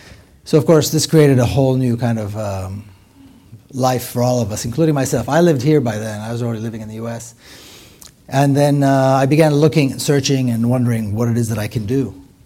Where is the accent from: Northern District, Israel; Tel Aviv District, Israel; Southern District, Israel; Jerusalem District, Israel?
Jerusalem District, Israel; Jerusalem; now in United States; I was 39 years old. I was living in the United States. And considering I was born and raised in Jerusalem, which is supposedly a mixed city, a united city